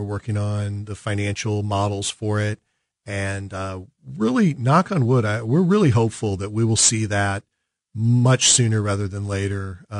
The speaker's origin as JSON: {"language": "English", "town": "Kansas City", "region": "Missouri", "country": "United States", "tie": "born or raised there", "said": "I grew up in South Kansas City, KCMO, but South Kansas City."}